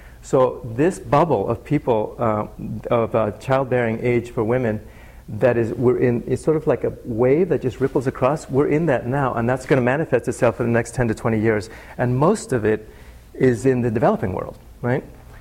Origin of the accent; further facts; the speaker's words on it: Chile; I'm from Chile originally